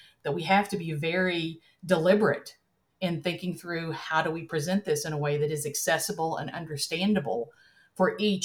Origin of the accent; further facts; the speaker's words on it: Tennessee, United States; I think of myself as Appalachian first and everything else second. I grew up in a part of the country where we had a lot of strip mining, a lot of potential environmental exposures.